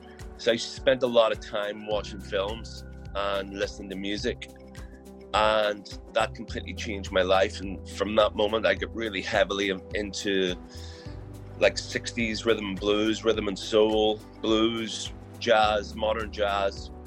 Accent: Belfast, Northern Ireland, United Kingdom; growing up in Northern Ireland, living in Belfast, especially, I grew up in the middle of all the madness, like right in the city.

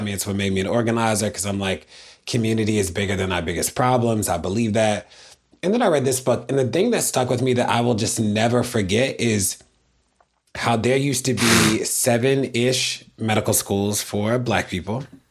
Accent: Baltimore, Maryland, United States; Johns Hopkins in my hometown of Baltimore

